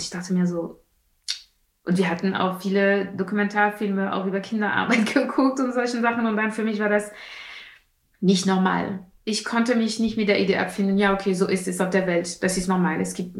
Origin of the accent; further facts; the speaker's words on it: France; moved away as an adult; now in London, United Kingdom; habe das erst bemerkt, als ich nach London gezogen bin mit 20 und dann haben mich die Leute gefragt, wo kommst du her? Dann habe ich gesagt, so ja, mein Vater kommt aus Algerien, meine Mutter aus Martinique.